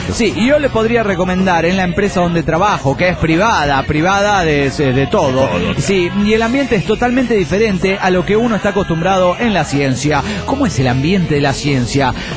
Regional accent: Morelia, Michoacán, Mexico; yo soy de Morelia, Michoacán.

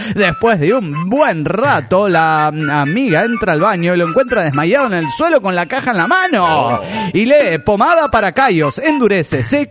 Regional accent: Toluca, State of Mexico, Mexico; de Toluca, México.

